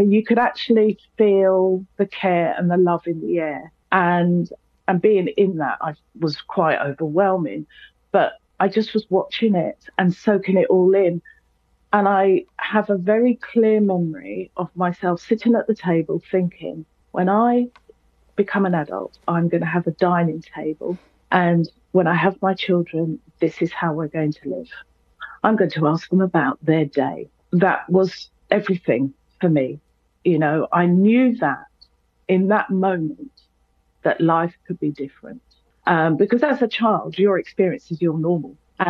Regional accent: London, United Kingdom; I'm in my mid-50s. And so I grew up in London in the 70s. And I was from a very large family. And I was a latchkey kid, like lots of children. I lived on a council estate in Brixton.

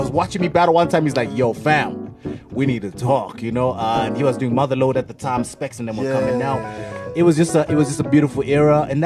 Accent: Harare, Zimbabwe; I grew up in Harare in Zimbabwe.

